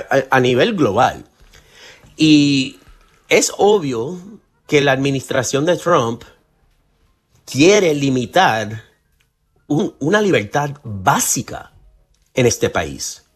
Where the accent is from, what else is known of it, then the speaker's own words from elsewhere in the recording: United States; jamás yo pensaba que nosotros como norteamericanos estaríamos aquí en este momento.